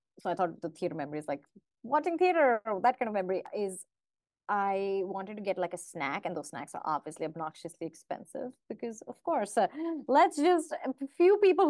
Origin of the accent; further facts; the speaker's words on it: India; English is a second language; moved away as an adult; now in United States; They knew that I'm here straight from India.